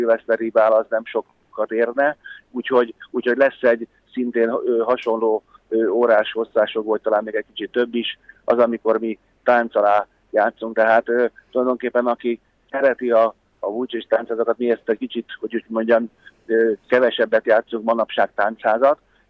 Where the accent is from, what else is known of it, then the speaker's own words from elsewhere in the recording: Pomáz, Pest, Hungary; Egyébként a faluba, Pomázon, ahol fölnőttünk, ott sokszor volt az, hogyha a rendes karácsonyban nem volt hó